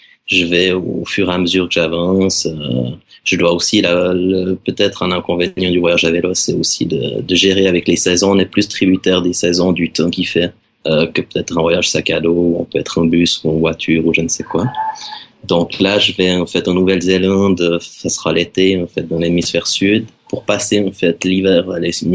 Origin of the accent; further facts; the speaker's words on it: Switzerland; bien que je viens de Suisse, que je suis habitué au froid